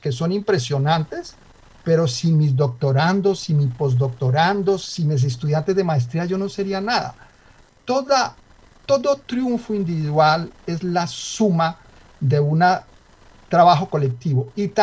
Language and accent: Spanish; Colombia; accent: paisa; nunca he dejado mi acento, parezco paisa, aún hablando francés o inglés. Y entonces este profesor me dijo, oiga, ¿y dónde viene ese acento, señor? Y yo le dije, ese viene de Colombia.